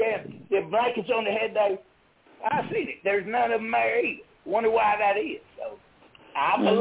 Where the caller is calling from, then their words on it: Alabama, United States; I'm from Alabama here. I'm from Alabama.